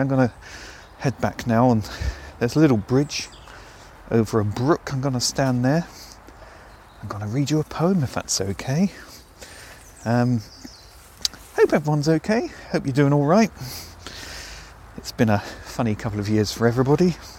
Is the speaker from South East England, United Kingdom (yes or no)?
yes; South East England, United Kingdom; I grew up in Surrey in a forest. Not literally in a forest, we lived in a house, but the house was in a forest, and through the back bedroom windows you could see the whole of West London.